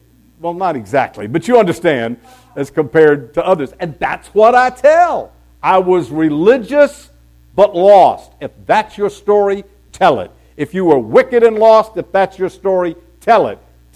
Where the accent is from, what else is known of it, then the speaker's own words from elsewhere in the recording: Florida, United States; I grew up in Florida, and all the girls I dated when I got to be a teenager went to Baptist churches